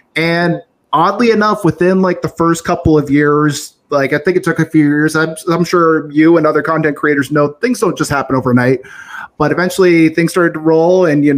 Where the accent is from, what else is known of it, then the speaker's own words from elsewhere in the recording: Vancouver, British Columbia, Canada; Vancouver, British Columbia. I guess western coast of Canada. Very beautiful city.